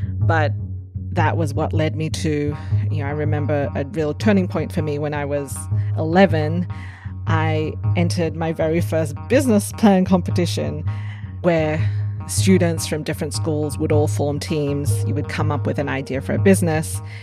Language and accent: English; Australia; growing up in Australia, as many first generation immigrant kids do, wishing that I was like everyone else.